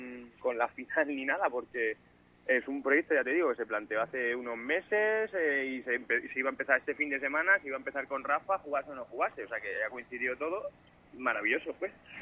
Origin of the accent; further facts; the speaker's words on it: Segovia, Castile and León, Spain; also born or lived in Madrid / Seville; now in La Palma del Condado, Spain; Yo soy natural de Madrid, me crié en Segovia, pero hice la universidad en Sevilla y me instalé en La Palma del Condado.